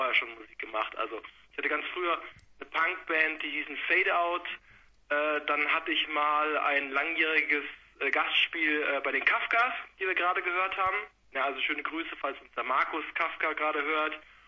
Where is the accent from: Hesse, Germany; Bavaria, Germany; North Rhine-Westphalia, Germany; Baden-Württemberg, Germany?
Hesse, Germany; Also wir kommen ja aus Hessen